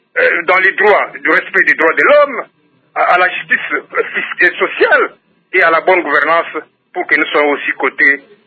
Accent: DR Congo; Lui, qui a accepté d'envoyer ses troupes pour intervenir chez nous au Congo.

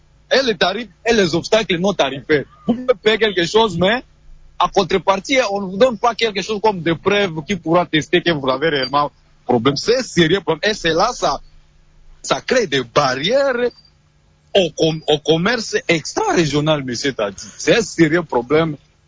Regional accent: Ituri, DR Congo; Il suffit d'aller chez moi en Ituri, à Nord Kivu, Sud Kivu, bref, à l'Est, il y a le problème de conflit.

